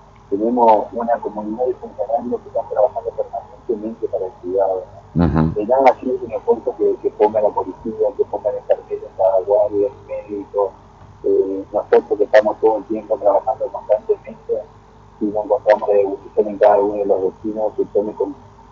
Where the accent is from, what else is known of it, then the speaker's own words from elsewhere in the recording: Entre Ríos, Argentina; pero nosotros como argentinos, como parte de una región Salto Grande, la estamos ganando porque hay vecinos que realmente lo toman con mucha responsabilidad.